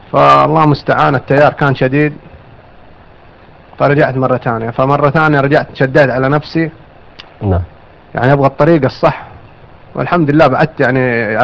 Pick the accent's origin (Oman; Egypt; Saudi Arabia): Saudi Arabia; Jeddah, Makkah Province; فكان في المستشفى عندنا في جدة.